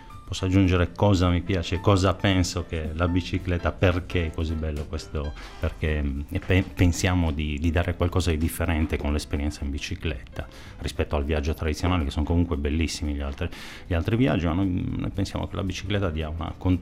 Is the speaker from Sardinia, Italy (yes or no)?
yes; Bosa, Sardinia, Italy; al tempo stavo all'università, io sono di Bosa, viaggiavo tra Bosa e Sassari in bicicletta